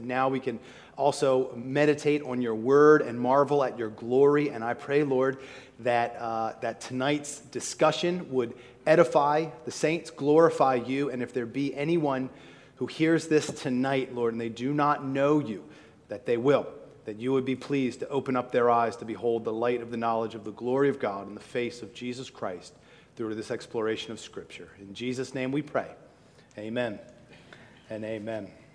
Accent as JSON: {"language": "English", "country": "United States", "tie": "born there", "said": "Even though my grandparents were born in other countries, I was born in America."}